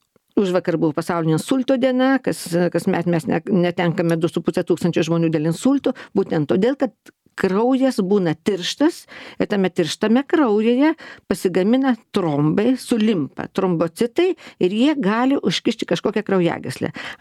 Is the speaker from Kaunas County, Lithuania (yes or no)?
no; Telšiai, Telšiai County, Lithuania; aš esu iš Telšių, Žemaitė